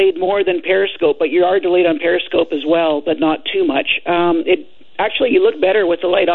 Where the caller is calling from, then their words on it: Nanaimo, British Columbia, Canada; I'm calling from Nanaimo, British Columbia, Canada.